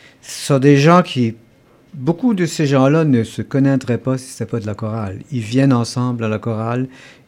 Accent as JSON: {"language": "French", "town": "Chéticamp", "region": "Nova Scotia", "country": "Canada", "said": "comme on est des Acadiens de Chéticamp"}